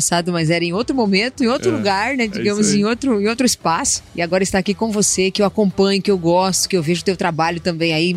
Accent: Palotina, Paraná, Brazil; Eu sou do interior do Paraná, então Palotina, uma cidade que 35 mil habitantes, que fica próximo a Cascavel

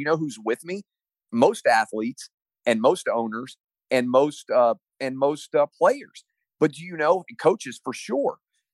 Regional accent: Tennessee, United States; I'm from Tennessee, like Al Gore was.

